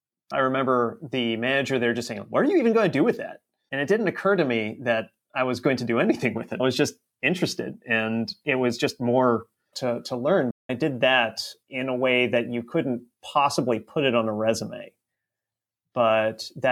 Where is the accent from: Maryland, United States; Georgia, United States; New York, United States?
Maryland, United States; Baltimore; I'm originally from Baltimore, so I flew to the other side of the country, didn't know a single person out here